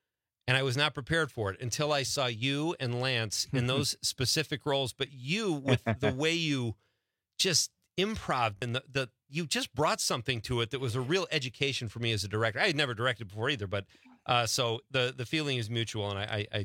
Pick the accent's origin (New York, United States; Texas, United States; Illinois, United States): Illinois, United States; Chicago; when I grew up in Chicago. We'd go up to Three Lakes and Eagle River.